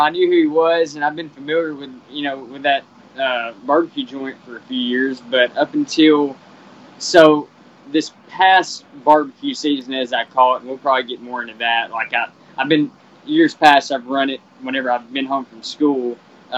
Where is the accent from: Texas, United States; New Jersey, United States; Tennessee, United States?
Tennessee, United States; Dresden; I grew up in Dresden, Tennessee, which is just, if you're in Houston, it would be not even considered a separate place